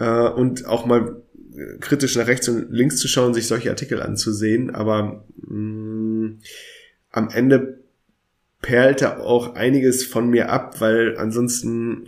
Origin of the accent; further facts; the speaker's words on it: Münster, North Rhine-Westphalia, Germany; Ich bin Münsteraner, die fahren immer Fahrrad.